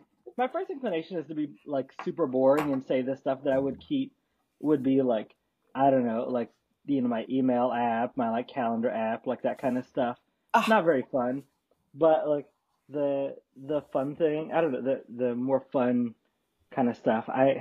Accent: Baltimore, Maryland, United States; I happen to be in Baltimore right now, but I was born and raised in Baltimore.

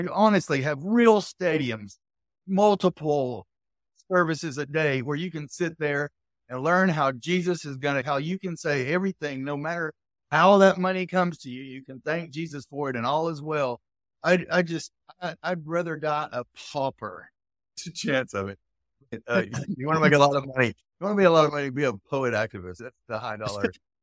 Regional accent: the South, United States; I'm from the South. I'll talk forever.

